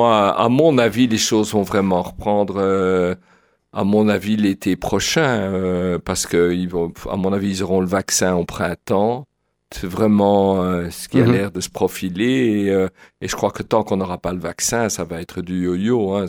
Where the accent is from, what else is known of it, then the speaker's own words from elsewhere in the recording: Brussels, Brussels-Capital Region, Belgium; naturellement, que nous sommes bruxellois, nous habitons à Bruxelles.